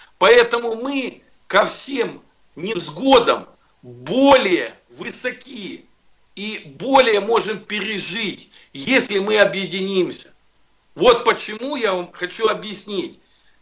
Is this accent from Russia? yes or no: no; Ukraine; я сам украинец, живу здесь.